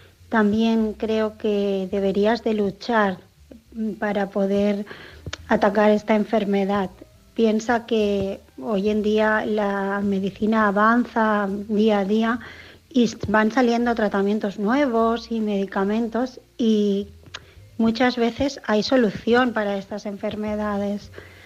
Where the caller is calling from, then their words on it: Barcelona, Catalonia, Spain; de Barcelona